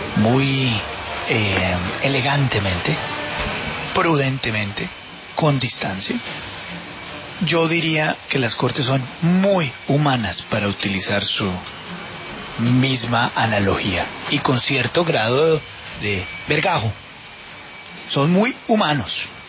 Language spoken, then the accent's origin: Spanish; Colombia; como colombiano, yo, mi opinión personal, yo estoy defraudado